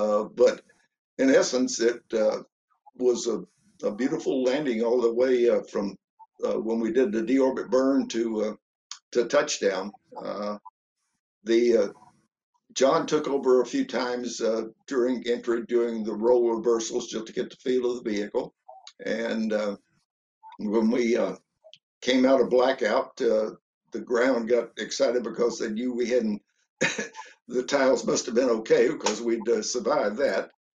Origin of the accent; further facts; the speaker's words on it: Houston, Texas, United States; I remember very well when I was a kid growing up in the Houston area, we used to go to the rodeo every year